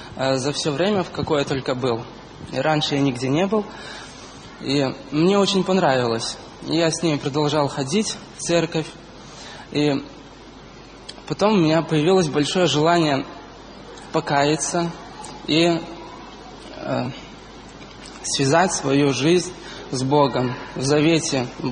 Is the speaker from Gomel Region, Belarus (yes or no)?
yes; Gomel Region, Belarus; Сам я родом с Гомельской области, родился в простой семье, сам парнишка простой